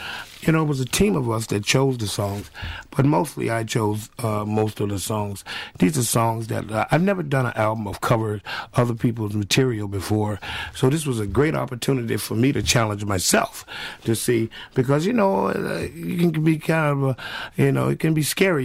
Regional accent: Mississippi, United States; now in Minneapolis, United States; I live in Minneapolis. I've been living in Minneapolis for about 30 years. But I'm originally born and raised in Mississippi, so I'm a country boy.

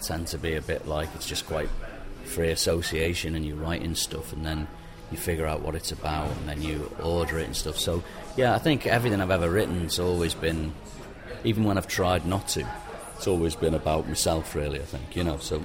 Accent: Liverpool, North West England, United Kingdom; it's about growing up in Liverpool, really, 77 punk rock, you know, and that's really where, you know, I kind of wandered into town when I was 15, 16, down to Matthew Street

